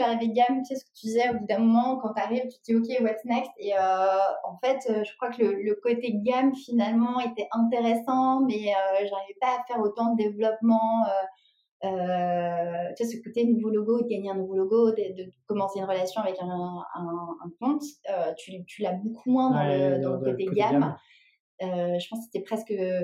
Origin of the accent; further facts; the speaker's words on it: France; accent: French; je viens de débarquer avec mon petit accent français